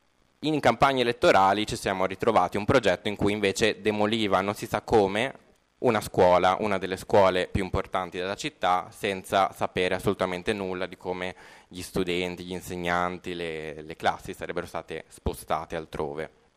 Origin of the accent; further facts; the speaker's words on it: Genoa, Liguria, Italy; io vengo dalla Media Valbisagno